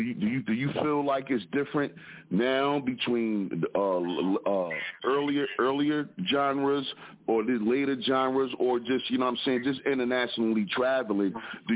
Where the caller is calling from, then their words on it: Philadelphia, Pennsylvania, United States; represent from the Broad Street Bully Side of Philadelphia